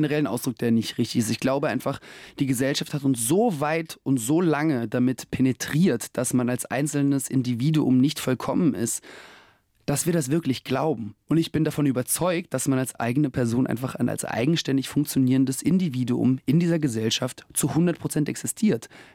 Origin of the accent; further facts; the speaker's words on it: Germany; also born or lived in Russia / Israel; Ich komme aus Russland, bin aufgewachsen in Deutschland und Israel und habe mein Schauspielerleben in London begonnen. Zurzeit pendle ich zwischen den Ländern und Städten, lebe aus dem Koffer